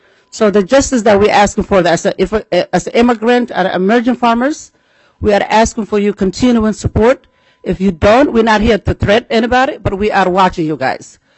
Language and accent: English; Somalia; back home where I grew up in Somalia.